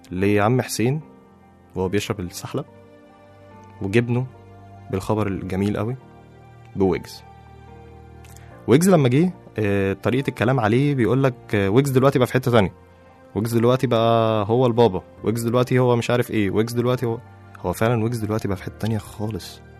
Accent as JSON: {"language": "Arabic", "country": "Egypt", "said": "أنا عن نفسي كواحد مصري بيلعب كورة خايف"}